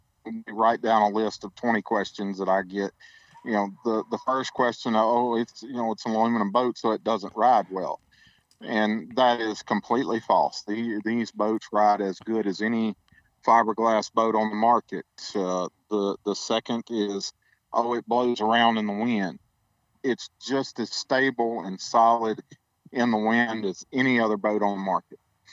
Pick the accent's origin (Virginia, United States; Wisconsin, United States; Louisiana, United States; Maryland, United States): Louisiana, United States; now in Arkansas, United States; because of the situation that I grew up fishing in Louisiana. You know, that's all we had.